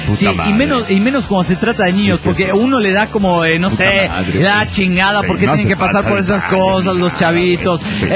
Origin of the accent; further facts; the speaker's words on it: Morelia, Michoacán, Mexico; de Morelia, Michoacán.